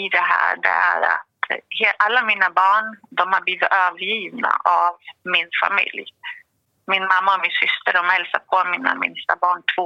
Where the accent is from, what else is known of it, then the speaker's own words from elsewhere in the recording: Eskilstuna, Södermanland, Sweden; Nej, jag kommer från Eskilstuna. Jag har bott i Eskilstuna hela mitt liv.